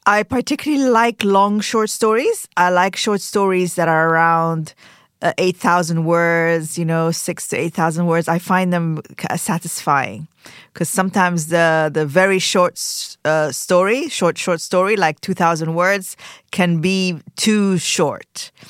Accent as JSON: {"language": "English", "region": "Khartoum", "country": "Sudan", "tie": "born or raised there", "moved": "as an adult", "lives_now": "Aberdeen, United Kingdom", "said": "I grew up in Khartoum, Sudan. And I moved to Scotland in my mid-20s, and I'm still living there in Aberdeen."}